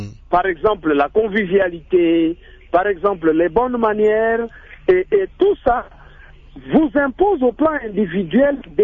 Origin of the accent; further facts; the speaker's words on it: Republic of the Congo; ces expatriés qui viennent arracher les emplois chez nous en République du Congo